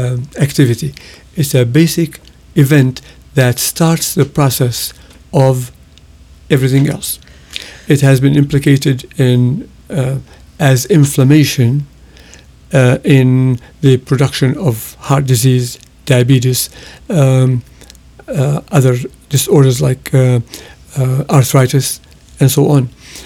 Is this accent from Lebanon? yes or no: yes; Lebanon; we grow olives in where I grew up in Lebanon